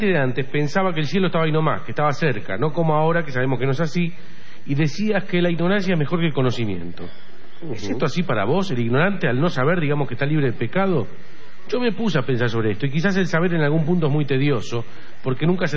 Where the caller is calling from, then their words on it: Uruguay; de Uruguay.